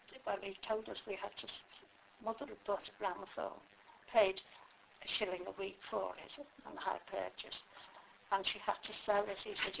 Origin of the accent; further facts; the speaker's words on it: Liverpool, North West England, United Kingdom; born there; Well, I was born in Anfield in Liverpool, and I had a brother then.